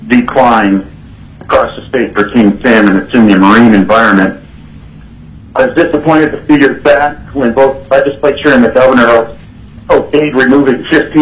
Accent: Alaska, United States; I'm from the Kenai Peninsula.

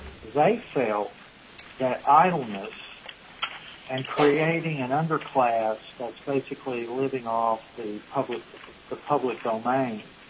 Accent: Kentucky, United States; in my home state of Kentucky, where I grew up and went to school.

